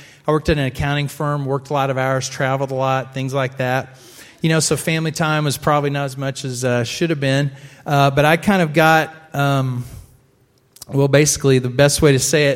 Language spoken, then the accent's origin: English; Bolivar, United States; But we're from this area. We grew up in Bolivar area. Lorna, she lived in the city of Bolivar. I lived out in the country on the farm.